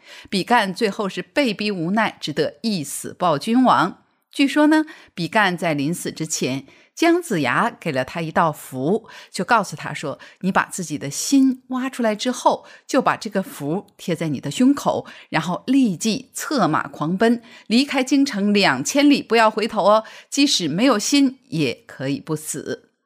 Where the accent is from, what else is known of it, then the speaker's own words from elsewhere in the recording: China; 我们中国人啊，什么都讲究一个文化传统